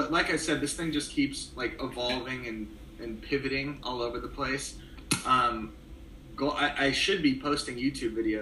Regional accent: Arizona, United States; I don't hate them. I grew up in Arizona, so I was a Suns fan, but they've been pretty god-awful.

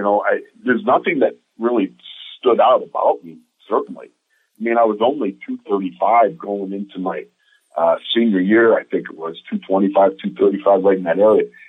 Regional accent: Orchard Park, New York, United States; growing up in Orchard Park, New York, I've got two brothers, two sisters, and we grew up 2.4 miles from the Bills Stadium there in Orchard Park.

